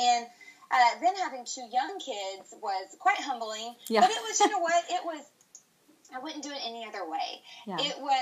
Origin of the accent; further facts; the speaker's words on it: Dallas, Texas, United States; I grew up in the Dallas area.